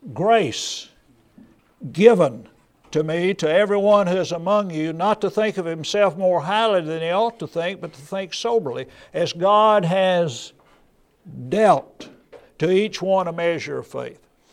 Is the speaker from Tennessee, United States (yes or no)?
yes; Centerville, Tennessee, United States; When I was growing up in Centerville, Tennessee, right off the square was a grocery store.